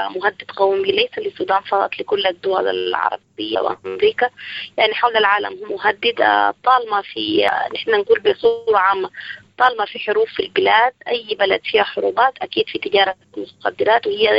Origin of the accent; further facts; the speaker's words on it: Sudan; طيب في الفترة الفاتت كانت معروف عندنا في السودان